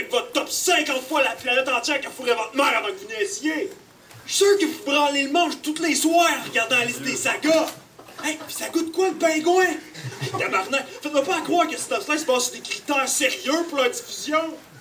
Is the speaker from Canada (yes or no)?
yes; Quebec, Canada; Si je suis québécois, je comprends rien, personne me comprend!